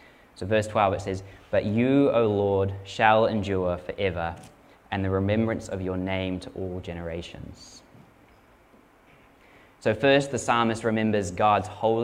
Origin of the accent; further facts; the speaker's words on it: New Zealand; I kind of read that and it's like, as a Kiwi bloke, I think he's going a bit over the top